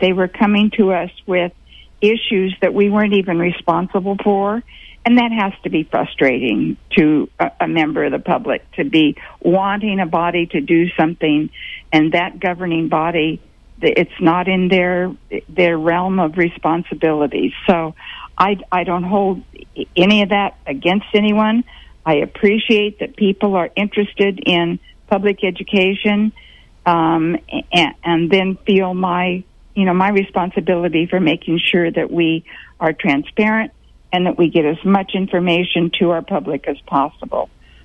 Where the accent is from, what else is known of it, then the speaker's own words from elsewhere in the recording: Capay, California, United States; I grew up in Capay, milking cows.